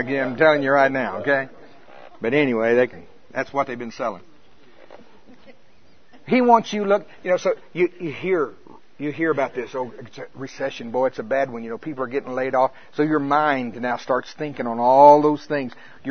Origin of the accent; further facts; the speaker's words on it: United States; I'm from Pottawatomie County.